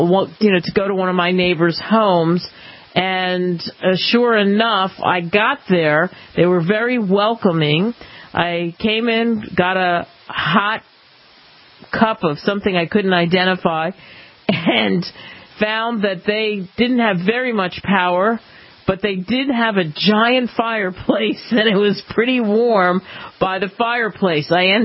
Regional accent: Colorado, United States; I grew up in Colorado, and we're kind of used to that thing here.

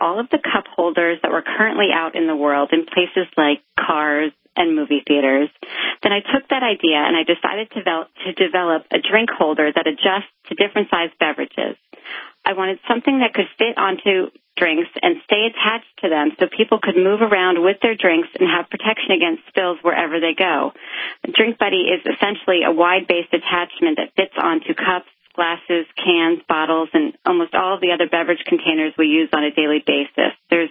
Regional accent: Washington, District of Columbia, United States; now in New York, United States; I grew up in the Washington, D.C. area and have been living just outside New York City for about the past 16 years.

